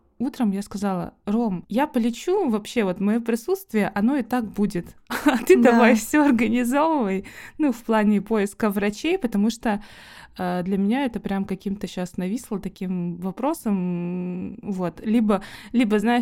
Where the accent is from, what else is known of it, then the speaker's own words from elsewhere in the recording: Montenegro; я из Черногории, и сегодня я...